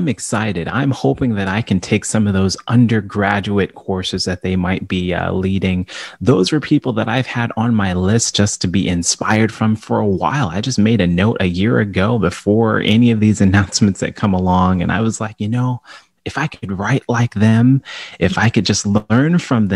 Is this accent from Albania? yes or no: no; Tucson, Arizona, United States; born there; And I was born in Tucson, Arizona. It's the only one that I don't remember. So I've lived a little bit of everywhere.